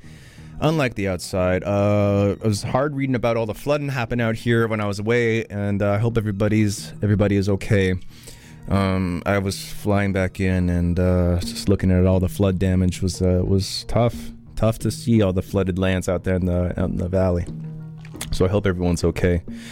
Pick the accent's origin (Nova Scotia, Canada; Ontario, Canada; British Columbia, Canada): British Columbia, Canada; Port Moody; back in my hometown of Pomo in Port Moody.